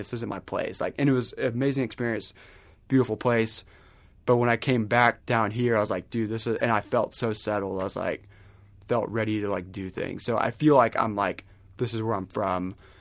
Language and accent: English; Acworth, Georgia, United States; also born or lived in Kentucky / New York; Yeah, well, so I'm from Acworth, which is about 30 minutes north of Atlanta, which is up until recently was a pretty rural place.